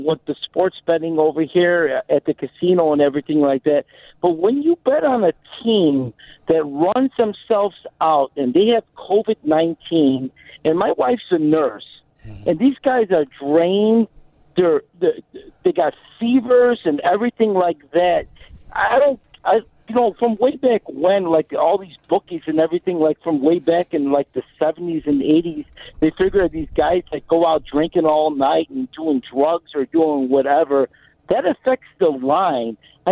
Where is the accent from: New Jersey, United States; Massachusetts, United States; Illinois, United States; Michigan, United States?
Illinois, United States; Chicago; Hey, I'm not from Wrigleyville. I'm from the north side.